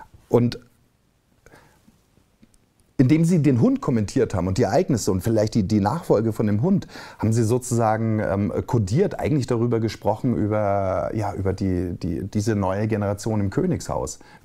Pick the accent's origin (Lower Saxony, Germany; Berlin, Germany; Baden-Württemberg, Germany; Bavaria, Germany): Bavaria, Germany; Ich komme aus Bayern